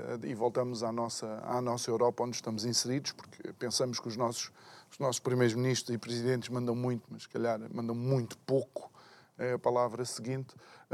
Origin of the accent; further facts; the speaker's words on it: Angola; born there; O meu pai é malangina, angolano, eu nasci em Angola e a minha avó materna é timorense.